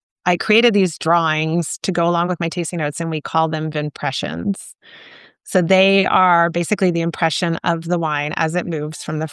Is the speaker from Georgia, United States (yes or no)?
yes; Atlanta, Georgia, United States; I'm from Atlanta, Georgia, so not a winemaking region.